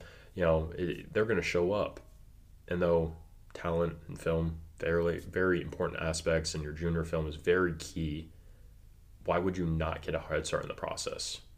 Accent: California, United States; But what I'll share with you from mine is I was from California.

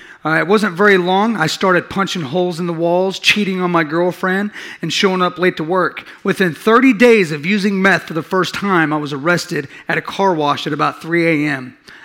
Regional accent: Shattuck, Oklahoma, United States; born there; I was born in Shattuck, Oklahoma. I'm the second of the youngest of 4 brothers and 3 sisters.

